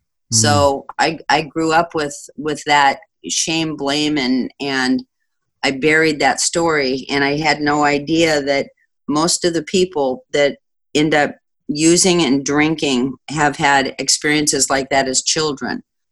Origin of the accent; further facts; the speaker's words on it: Anaheim, California, United States; I grew up in Anaheim, just a couple blocks from Disneyland, and I grew up thinking Tinkerbell and Peter Pan were real because I could see the fireworks at night.